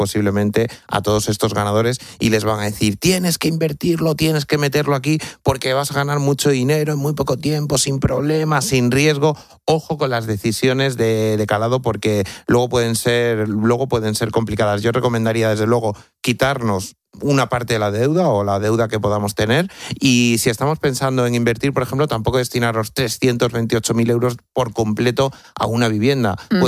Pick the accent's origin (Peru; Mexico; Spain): Spain; Talaván, Extremadura; una participación de 5 euros de la Lotería de la Virgen de mi pueblo, de Talaván, en la provincia de Cáceres.